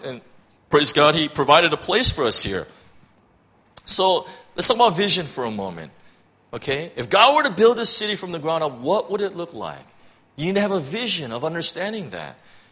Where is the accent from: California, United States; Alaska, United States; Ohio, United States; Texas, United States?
California, United States; Irvine; I'm a suburban guy, right? I grew up in Irvine, California. You can't get any more suburbs than that, right?